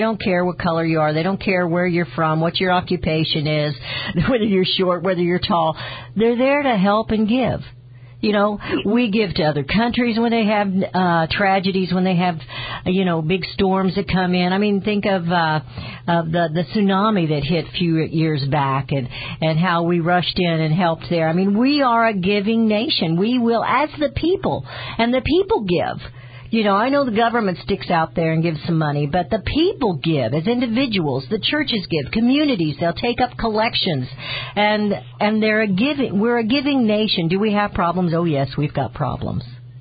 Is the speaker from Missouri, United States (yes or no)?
yes; Kansas City, Missouri, United States; You know, I came from Kansas City and it was kind of like that.